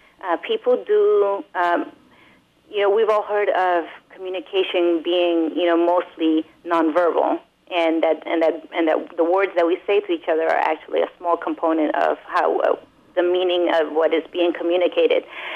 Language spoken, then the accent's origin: English; New York, United States; also born or lived in Ecuador; In Ecuador, but I moved to the U.S. when I was three, and I grew up in New York.